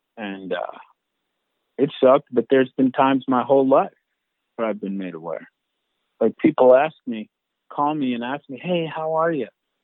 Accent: New York, United States; My mom grew up in Durham, North Carolina, and she didn't want to have me grow up in the hood. So she moved to New York.

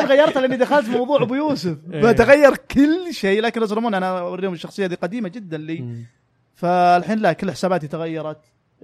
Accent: Saudi Arabia; انا من السعوديه … ، انا في مدينه يعني ممكن ما تعرفها

